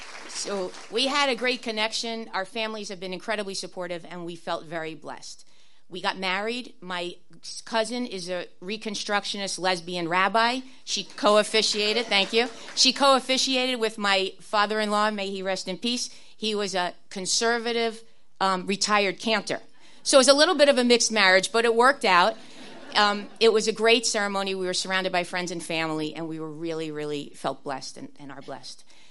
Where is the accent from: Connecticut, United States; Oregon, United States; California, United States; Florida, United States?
Florida, United States; also born or lived in New York; I was born in New York, but I grew up in Florida.